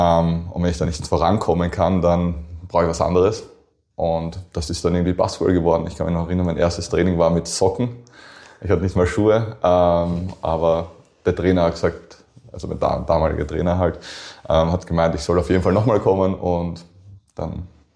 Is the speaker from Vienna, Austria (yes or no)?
yes; Vienna, Austria; born there; Also geboren bin ich in Wien. Ich wohne aber, oder meine Wohnung und meine Eltern wohnen in Deutschwagram. Das ist die erste Ortschaft nach Wien, könnte man sagen, östlich.